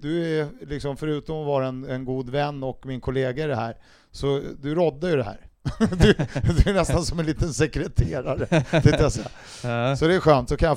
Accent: Stockholm, Stockholm County, Sweden; Jag är ju också stockholmare

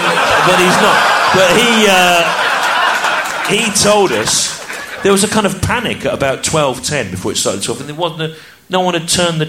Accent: West Midlands, United Kingdom; because I grew up in the Midlands, and in the early 70s, there was this strange thing that happened.

